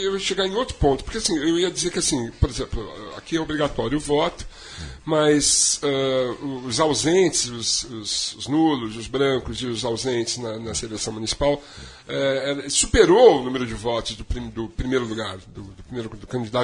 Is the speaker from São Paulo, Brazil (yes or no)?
yes; São Bernardo do Campo, São Paulo, Brazil; fui lá em São Bernardo, todo ano eu vou ter lá e vou ver lá o bairro onde eu moro, porque eu morei, que eu cresci e tal.